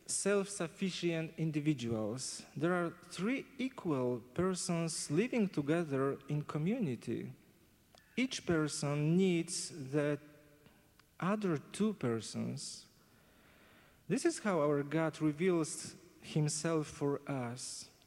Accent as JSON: {"language": "English", "country": "Poland", "said": "I'm from Poland. It is more familiar for us because we are from Eastern Europe. So this Orthodox tradition is familiar to us."}